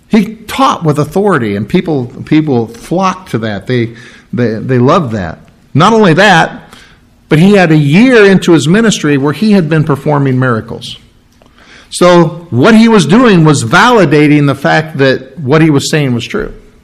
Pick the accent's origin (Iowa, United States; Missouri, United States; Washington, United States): Iowa, United States; Bonaparte; I tell people when I go to Iowa City, when we go to Minnesota or something, "Yeah, I'm from Bonaparte." "Bonaparte, where's that?" "Iowa, where's that?"